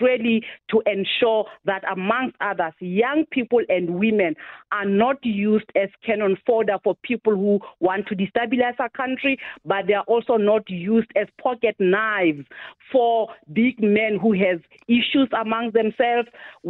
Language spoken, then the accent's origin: English; Botshabelo, Free State, South Africa; I grew up there, and I think growing up in Botshabelo is what has shaped my character.